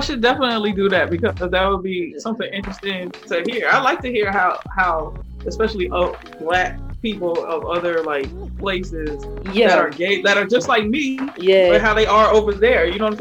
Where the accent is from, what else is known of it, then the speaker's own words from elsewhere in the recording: Miami, Florida, United States; I'm from Miami originally. I just moved up here.